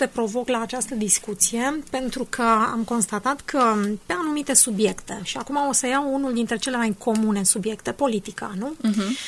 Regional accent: Transylvania, Romania; atitudinea pe care o avem noi aici, ca ardeleni, așa ponderați și cu mult bun simț și care nu îndrăznim să deranjăm, să supărăm

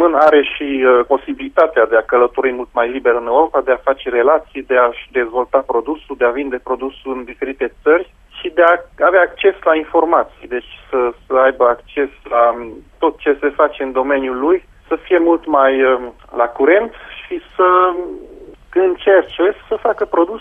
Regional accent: Târgu Mureș, Mureș County, Romania; moved away as an adult; also born or lived in France / United States; now in The Hague, Netherlands; deci efectiv am plecat din Târgu Mureș în 2003, am avut un parcurs academic în Franța, pe urmă în America și momentan sunt la HAGA, Olanda, la Oficiul de Brevete.

